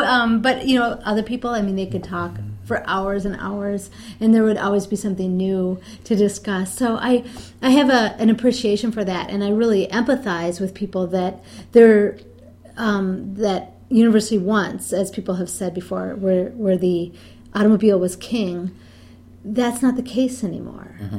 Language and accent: English; St. Paul, Minnesota, United States; Growing up in St. Paul, I saw the car culture a lot, and I too was annoyed by the traffic jams, especially anything around the State Fair area.